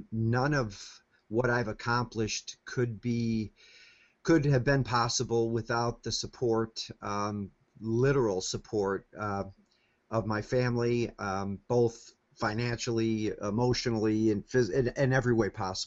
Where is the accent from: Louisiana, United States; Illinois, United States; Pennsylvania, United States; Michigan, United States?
Illinois, United States; Chicago; also born or lived in North Carolina; Yeah, I was born actually in North Carolina because my dad was a Marine and he was stationed in Camp Lejeune, North Carolina. So I was born there, but both of my parents were originally from the Chicago area, Hyde Park.